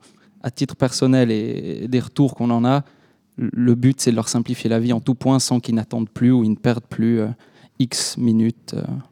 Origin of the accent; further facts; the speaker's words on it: Valais, Switzerland; En tant que Valaisan, on peut inviter un ou deux.